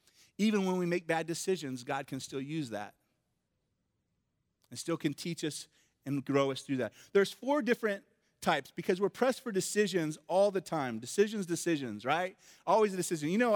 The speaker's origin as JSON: {"language": "English", "town": "Ojai", "region": "California", "country": "United States", "tie": "born or raised there", "said": "I grew up in Southern California, this little town called Ojai, which is just inland from Ventura. It's a nice area to live."}